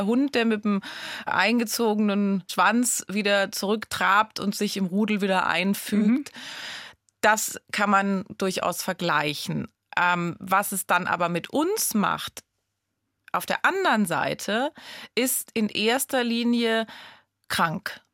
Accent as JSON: {"language": "German", "region": "Rhineland-Palatinate", "country": "Germany", "said": "Ich komme aus der Pfalz und ich konnte den Dialekt nicht."}